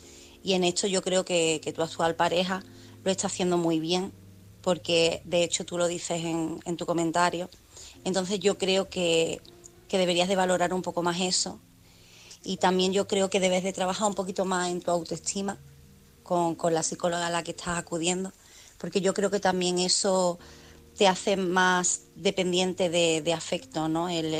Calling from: Cádiz, Andalusia, Spain; corresponsal de Cádiz

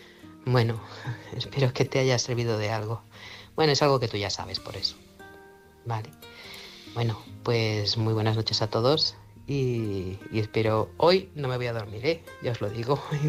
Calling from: Manresa, Catalonia, Spain; corresponsal de Manresa, Barcelona.

